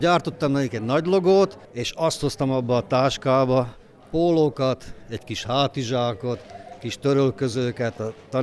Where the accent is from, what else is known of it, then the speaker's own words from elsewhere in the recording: Tallós, Trnava Region, Slovakia; Igen, nem vagyok vezekényi, én Tallósról származok.